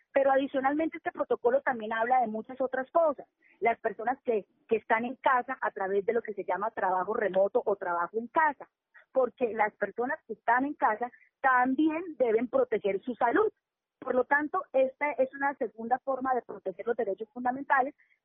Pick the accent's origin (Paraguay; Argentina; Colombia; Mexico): Colombia; Bucaramanga, Santander; para mi departamento Santander y para mi ciudad natal Bucaramanga.